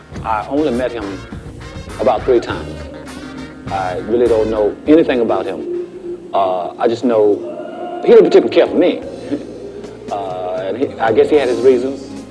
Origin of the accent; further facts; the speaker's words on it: Alabama, United States; And I'm from Alabama, and he's from Michigan